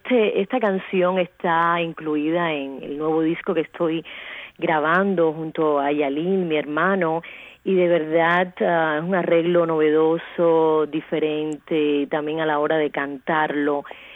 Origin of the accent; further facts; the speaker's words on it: Cuba; me transporto a mi infancia en Cuba, a todo lo que he vivido, a mi familia, a los olores, las raíces, las costumbres que las tengo acá siempre vigentes